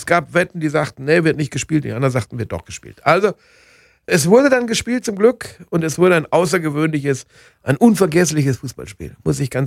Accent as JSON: {"language": "German", "region": "North Rhine-Westphalia", "country": "Germany", "tie": "born or raised there", "said": "Kommt aus Bünde in Westfalen, meiner Heimatregion."}